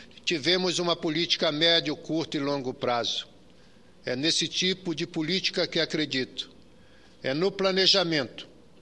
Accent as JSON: {"language": "Portuguese", "region": "Amazon", "country": "Brazil", "said": "especialmente na Amazônia, de onde venho"}